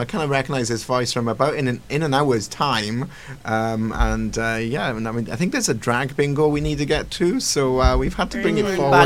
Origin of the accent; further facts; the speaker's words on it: Ontario, Canada; I'm from Ontario